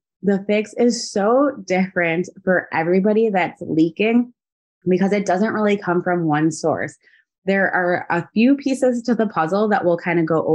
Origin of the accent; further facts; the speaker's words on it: Wisconsin, United States; because we're from Wisconsin, so there's like a ton of bars here.